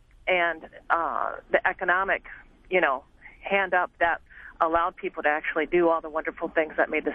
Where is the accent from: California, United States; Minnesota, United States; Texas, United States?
Minnesota, United States; Minneapolis; I'm from Minneapolis